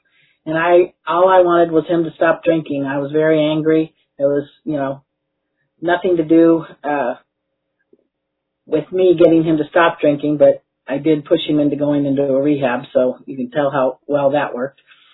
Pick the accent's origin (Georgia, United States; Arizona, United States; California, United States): Arizona, United States; Tucson; I'm from Tucson.